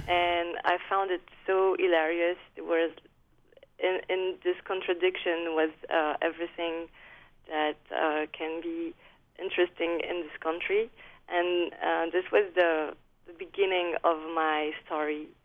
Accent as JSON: {"language": "English", "country": "France", "accent": "French", "second_language": "English", "said": "Well, I read in a French newspaper, as you can hear with my accent"}